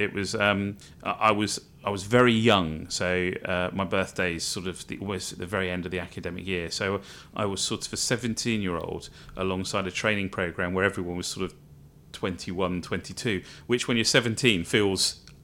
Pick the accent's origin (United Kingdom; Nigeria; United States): United Kingdom; Frome, South West England; I was born and brought up in Somerset on the outskirts of Frome.